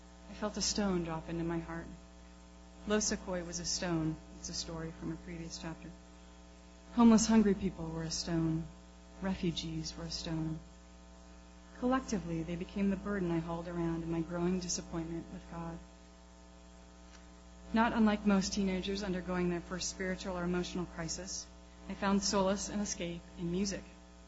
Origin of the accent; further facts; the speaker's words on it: Kenya; They came from growing up in Kenya.